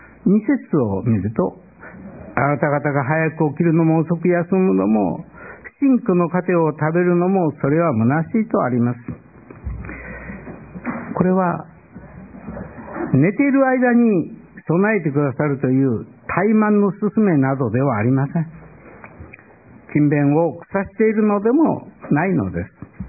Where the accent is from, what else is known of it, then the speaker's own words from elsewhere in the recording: Himeji, Hyogo, Japan; 私は世界遺産になっている今再建中の兵庫県姫路城の白露城のそばで生まれ育ち、城の下を通って高校時代3年間毎日朝夕通りました。